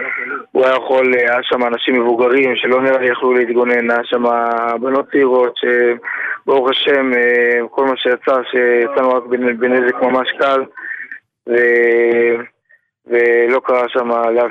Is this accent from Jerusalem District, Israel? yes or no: yes; Jerusalem, Jerusalem District, Israel; אני ירושלמי, כן.